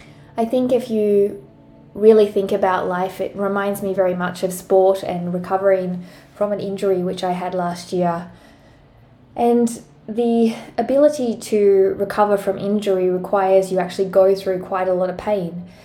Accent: Australia; although I'm Australian.

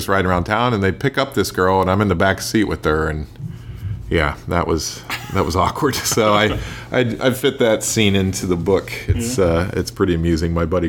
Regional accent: Ohio, United States; Yes. Yeah, just the things that happen there, how you have to go to a different town just to, you know, go to a mall or something like that.

